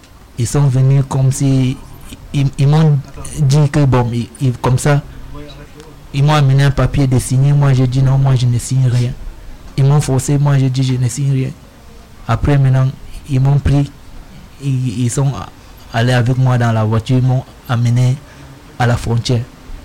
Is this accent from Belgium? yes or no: no; Cameroon; Moi, je viens du Cameroun.